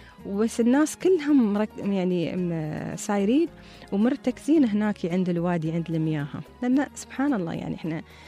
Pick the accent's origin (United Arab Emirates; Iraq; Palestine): United Arab Emirates